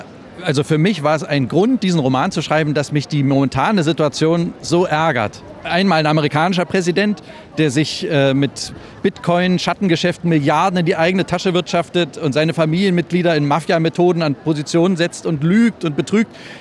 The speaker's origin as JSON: {"language": "German", "region": "East Germany", "country": "Germany", "tie": "born or raised there", "said": "Ich bin ja in der DDR aufgewachsen, in Ostdeutschland"}